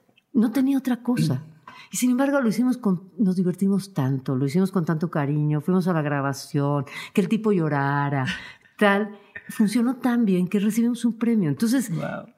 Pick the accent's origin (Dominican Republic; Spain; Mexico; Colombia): Mexico; como mexicana